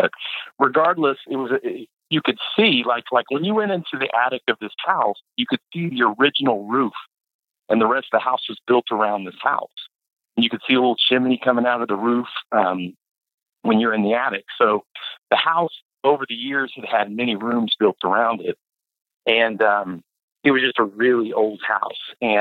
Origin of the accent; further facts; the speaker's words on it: Tulsa, Oklahoma, United States; But the house that I grew up in was in Red Fork, and it was one of the oldest houses in Red Fork.